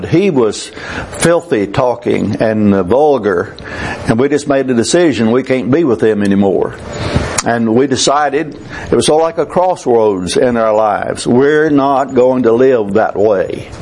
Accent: Texas, United States; I came from East Texas. I came from a family that, except for my mother and my sister, was not interested in religion at all.

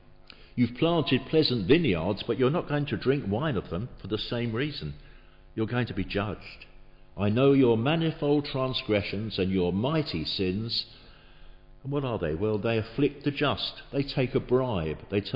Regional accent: England, United Kingdom; And we think, well, no, we're English. We're okay. We're in this little island here, and God has always looked after us in the past, whether we believe in him or not.

